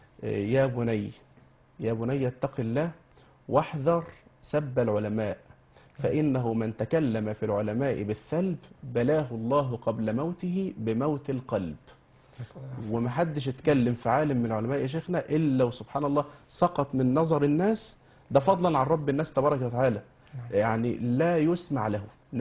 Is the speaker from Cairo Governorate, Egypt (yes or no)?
yes; Cairo, Cairo Governorate, Egypt; الامام الشافعي يعني شرفت مصر يوم أن دفن عندنا بالقاهرة